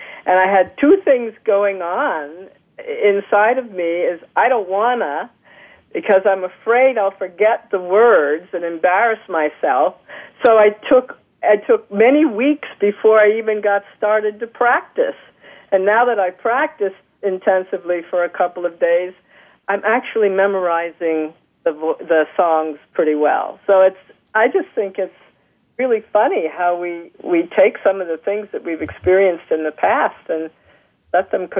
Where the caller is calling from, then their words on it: Pennsylvania, United States; Hi, I'm calling from Pennsylvania.